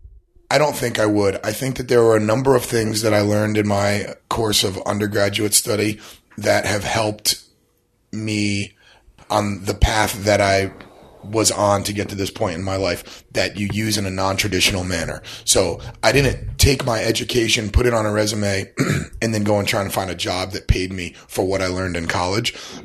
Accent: Connecticut, United States; now in Boston, United States; No, I'm not. I'm from Connecticut. I've lived in lots of different places, and I wound up here probably 10 years ago.

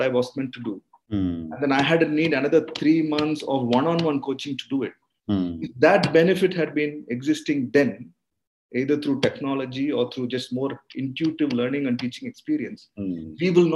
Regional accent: Chennai, Tamil Nadu, India; Growing up in Madras

